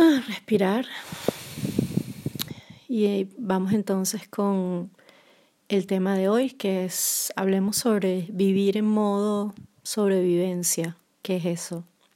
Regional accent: Venezuela; also born or lived in Brazil; en mi caso personal como venezolana y que viví en dos ocasiones situaciones de represión y de muchísima tensión política y social en mi país.

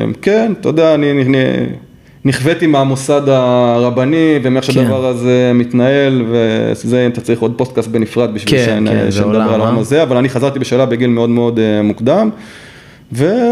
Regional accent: Jerusalem, Jerusalem District, Israel; אז גדלנו שם עד גיל בעצם 13 שלי, 97 ההורים שלי עברו לשכונה במערב העיר שנקראת קריית יובל.

